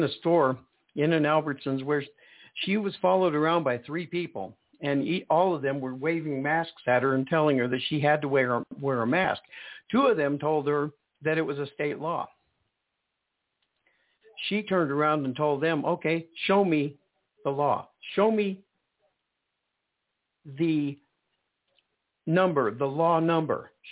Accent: Indiana, United States; now in New Mexico, United States; it was really hard for me to move here even though I wanted to, because I came from Indiana.

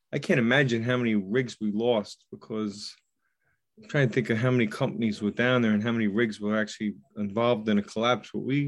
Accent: Queens, New York, United States; I grew up in Woodside in Queens, and they were up on Queens Boulevard, 64th Street

